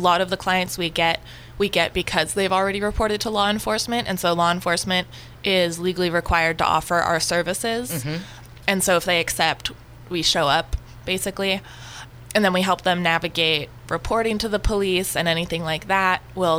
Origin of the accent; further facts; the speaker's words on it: Petaluma, California, United States; I'm from Petaluma, so I'm most excited about this one